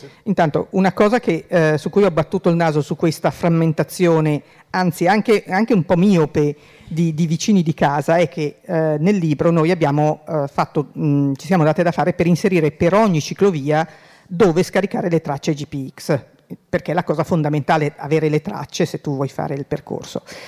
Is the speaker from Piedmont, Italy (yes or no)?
yes; Piedmont, Italy; io vengo dal Monferrato dove il massimo del traffico erano tre daini che mi sono passati davanti, erano provinciali asfaltate